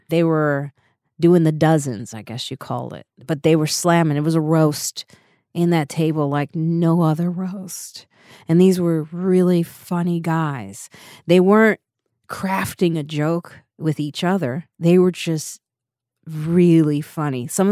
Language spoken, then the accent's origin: English; Highland Park, Illinois, United States; also born or lived in Chicago; now in New York, United States; Highland Park, Illinois, then Chicago South Side, then South Suburbs. So I grew up, like, I had a lot of transitions